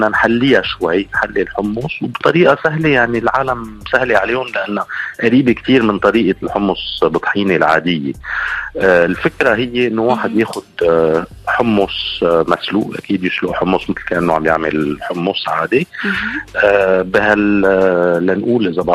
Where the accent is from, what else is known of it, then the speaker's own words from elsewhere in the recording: Lebanon; لفكرة نذكر فيها إشياء من طفولتنا بلبنان